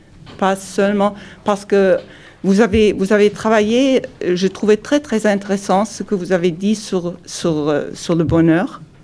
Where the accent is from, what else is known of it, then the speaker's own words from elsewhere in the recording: Germany; French is a second language; moved away; suis ici depuis presque 20 ans, là maintenant. Je suis originaire de l'Allemagne et on est venu ici, toute notre famille, pour réaliser un rêve.